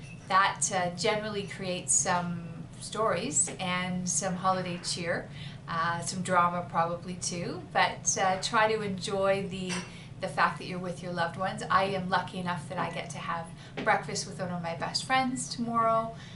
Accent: Canada; I am Canadian

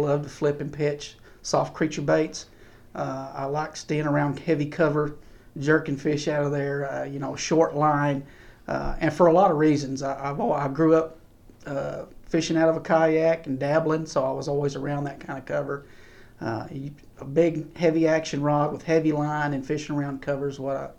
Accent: San Angelo, Texas, United States; also born or lived in Alice, Texas / Freer, Texas; I was born in Alice, Texas. Lived in Freer, Texas for about, till I was about 6 years old, and been in the San Angelo area pretty much the rest of my life.

